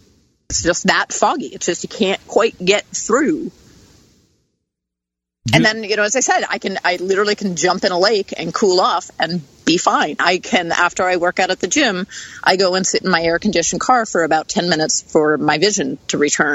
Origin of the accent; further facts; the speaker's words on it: East Coast, United States; I grew up in on the East Coast.